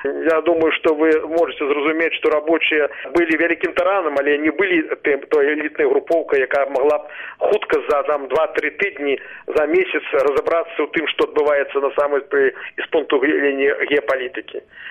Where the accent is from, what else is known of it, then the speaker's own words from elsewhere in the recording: Belarus; Ми, білоруси, повинні вибрати шлях у Європу.